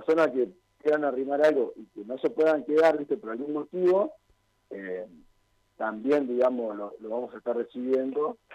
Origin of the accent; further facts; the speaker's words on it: Concepción del Uruguay, Entre Ríos, Argentina; Yo soy de Concepción de Uruguay, no sé si lo comentamos.